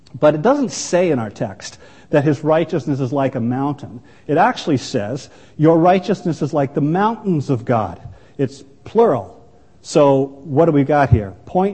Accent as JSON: {"language": "English", "region": "Ontario", "country": "Canada", "tie": "born or raised there", "said": "if, like me, you're born and raised in Ontario and have never been out of Ontario"}